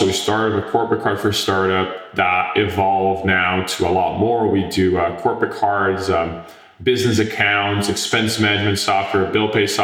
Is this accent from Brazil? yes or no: yes; Brazil; English is a second language; moved away as an adult; now in United States; So I'm originally born and raised in Brazil. So before coming to the US, I actually started a payments company out of high school in Brazil